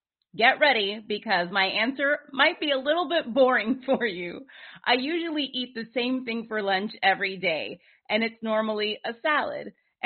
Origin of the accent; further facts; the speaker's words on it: United States; I'm from the United States.